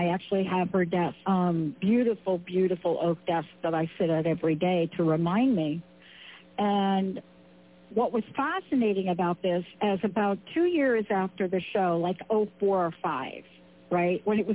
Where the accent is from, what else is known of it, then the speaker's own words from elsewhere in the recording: New York, United States; I like to do street smart spirituality because I'm telling you I'm from New York.